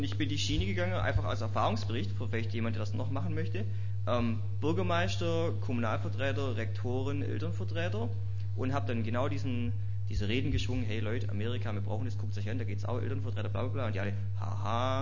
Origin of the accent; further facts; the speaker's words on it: Baden-Württemberg, Germany; ich komme aus dem Schwabeländle